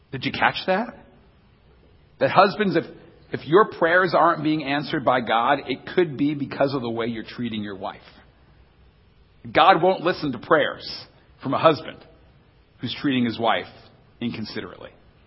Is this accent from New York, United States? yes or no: yes; New York, United States; I grew up in New York. I grew up in a very Italian family in New York.